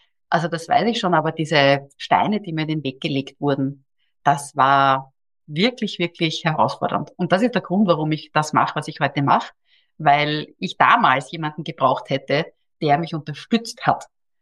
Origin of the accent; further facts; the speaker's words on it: Austria; Und ich bin Österreicherin.